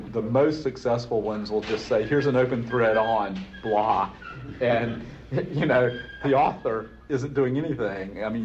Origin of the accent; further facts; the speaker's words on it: Charlotte, North Carolina, United States; you know, I grew up in Charlotte